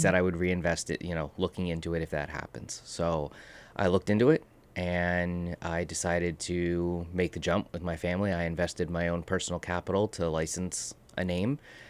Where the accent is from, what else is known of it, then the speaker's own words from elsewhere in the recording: Ridgewood, New Jersey, United States; I grew up in Ridgewood, New Jersey, in Bergen County. So I went through all of the public schooling there